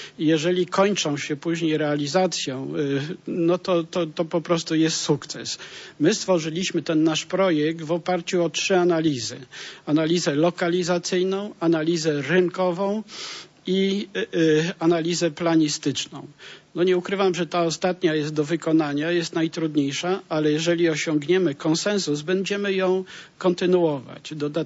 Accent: Poznań, Greater Poland Voivodeship, Poland; bo jestem z Poznania

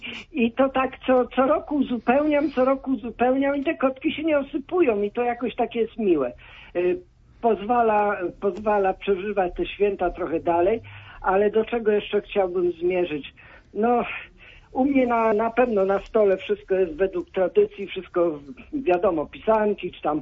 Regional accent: Poznań, Greater Poland Voivodeship, Poland; Ja jestem rodowitym poznaniakiem z Wazarza, gdzie wuja Marych niedaleko się urodziłem.

